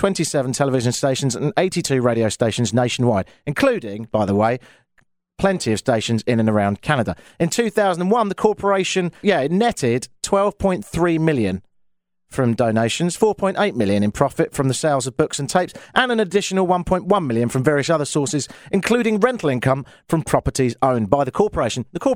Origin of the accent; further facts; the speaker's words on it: Brighton, South East England, United Kingdom; I'm from Brighton in the south of England, which has a higher gay population than any other town per capita in the whole of Europe.